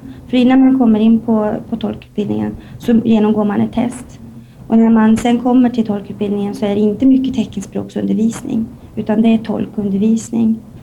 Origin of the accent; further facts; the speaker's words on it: Stockholm, Stockholm County, Sweden; Nej, jag kommer från Stockholm.